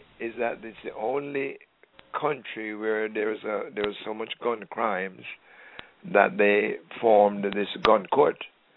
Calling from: Mount Vernon, New York, United States; from Mount

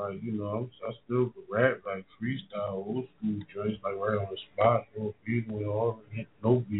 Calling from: New Jersey, United States; That's Jersey in the buildings.

